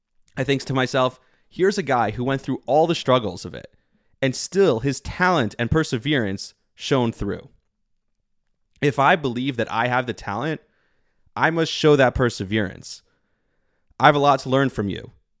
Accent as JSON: {"language": "English", "region": "New Jersey", "country": "United States", "tie": "born or raised there", "also_born_or_lived": "many other places", "said": "And the teams I love most are those teams who play in New York, growing up in New Jersey. Then many other places, as my family bounced around a bit, I always connected in a special way with sports."}